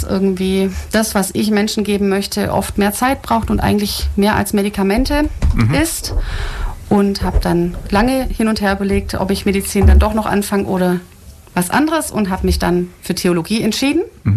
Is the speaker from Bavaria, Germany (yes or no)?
no; Ulm, Baden-Württemberg, Germany; ich bin hier tatsächlich in Ulm geboren und auch hier in der Umgebung aufgewachsen